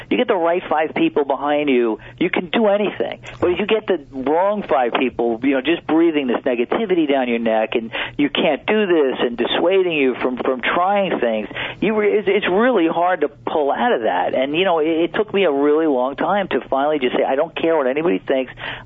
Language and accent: English; Brooklyn, New York, United States; Well, I grew up in Brooklyn, as I said before, and I kind of was always interested in gangsters and crime.